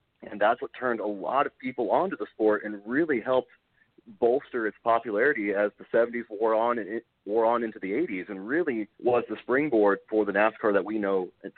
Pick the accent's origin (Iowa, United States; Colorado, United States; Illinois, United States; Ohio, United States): Iowa, United States; Newton; The local track in my hometown, Newton, and I'm not even talking about the Iowa Speedway.